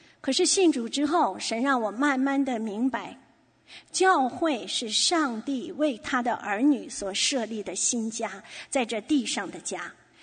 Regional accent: China; moved away as an adult; now in Canada; 我常常在想我也有这样的经历，当人问我说你是哪人啊，我就会回答说我是中国人。

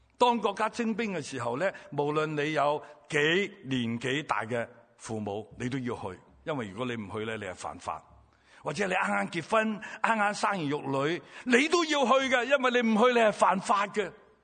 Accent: Guangdong, China; 你看我哋广东人咧发呢个音啊

